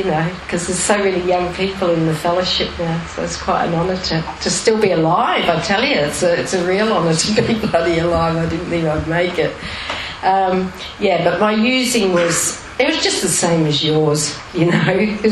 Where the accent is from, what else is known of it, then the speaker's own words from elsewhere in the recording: Chichester, South East England, United Kingdom; I was born in England, and lived, you know, a nice life, really, quite privileged, and we lived in a little village near Chichester in West Sussex.